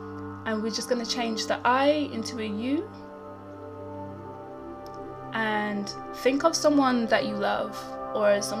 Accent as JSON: {"language": "English", "country": "South Sudan", "said": "So I'm from South Sudan, right? So I grew up with like 11 cousins."}